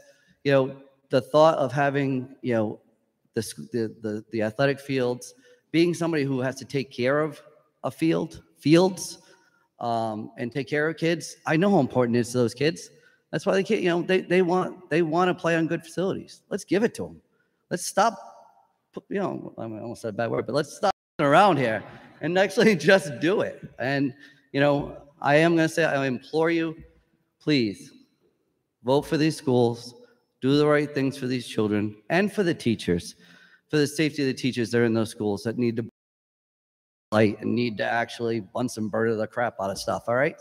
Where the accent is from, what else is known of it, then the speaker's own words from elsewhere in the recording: Warwick, Rhode Island, United States; I'm from Ward 4, lifelong Warwick resident.